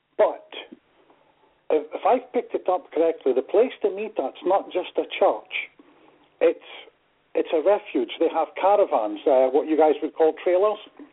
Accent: Scotland, United Kingdom; Being Scottish, that doesn't bother me, the rivalry between us.

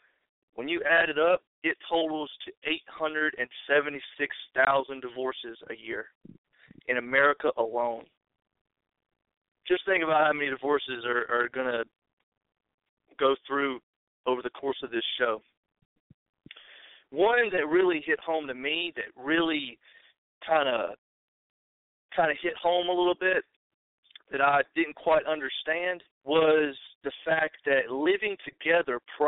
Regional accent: Valley, Alabama, United States; Hey, Frank. … I'm from Valley, Alabama.

